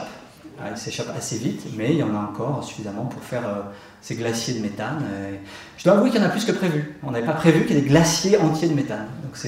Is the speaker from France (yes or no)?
yes; France; parce que je suis français